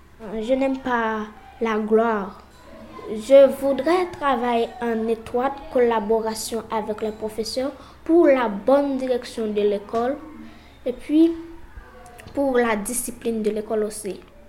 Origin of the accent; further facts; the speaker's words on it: Haiti; Et puis, moi, je suis haïtien.